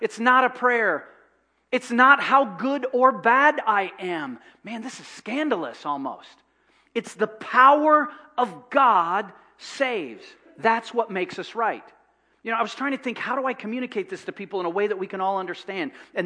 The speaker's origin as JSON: {"language": "English", "region": "Michigan", "country": "United States", "said": "well, I've been doing this since I was 2, because I'm from Michigan."}